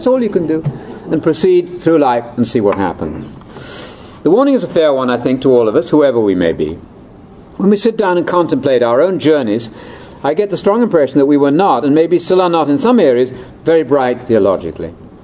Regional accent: United Kingdom; Being a Brit

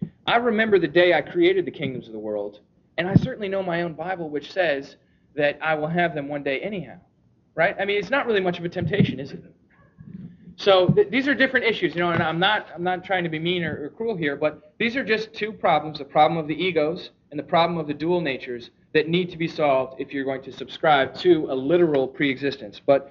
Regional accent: New York, United States; I'm also very sarcastic being a New Yorker.

